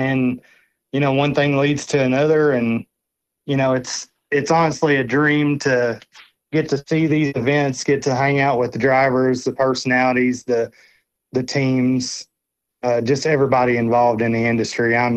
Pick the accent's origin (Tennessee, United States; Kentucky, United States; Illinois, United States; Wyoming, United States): Kentucky, United States; Growing up in Western Kentucky